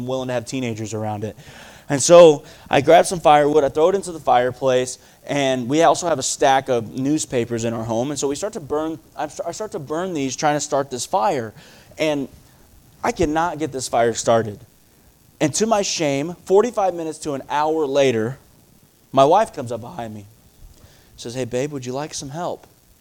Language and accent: English; Abilene, Texas, United States; I grew up in Abilene, Texas. We didn't need a fireplace, and we didn't have one.